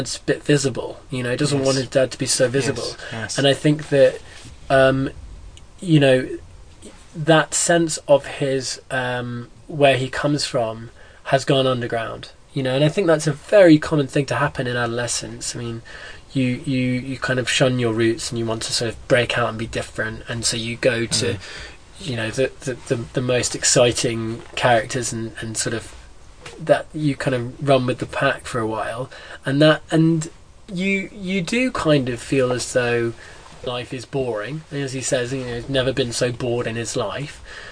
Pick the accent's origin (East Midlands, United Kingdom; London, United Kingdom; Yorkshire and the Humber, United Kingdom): East Midlands, United Kingdom; I come from Lincolnshire, and there's a lot of gun crime not so far away in Nottingham